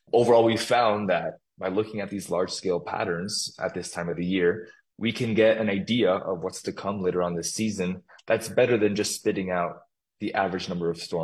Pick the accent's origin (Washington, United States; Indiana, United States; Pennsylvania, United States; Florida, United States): Florida, United States; Having been born and raised in Florida, one of the things I always like to do at this time of year, trim your trees.